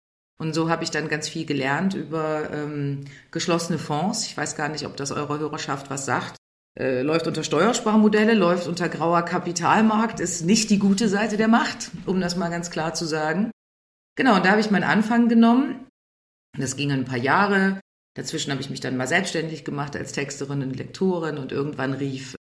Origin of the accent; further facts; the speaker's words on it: Dresden, Saxony, Germany; now in Berlin, Germany; in Dresden, wo ich aufgewachsen bin und studiert habe.